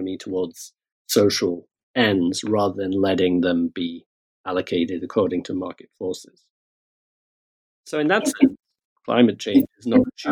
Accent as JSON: {"language": "English", "country": "United Kingdom", "said": "I'm British. I work in Britain, spend a lot of time in the United States as well."}